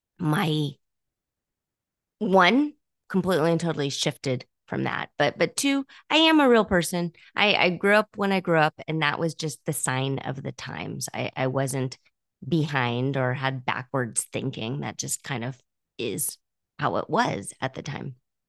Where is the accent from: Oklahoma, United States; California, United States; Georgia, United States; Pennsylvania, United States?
California, United States; But I grew up in California. And the fact is, I'm probably a little bit vain. And so I grew up with my mom going to different exercise classes.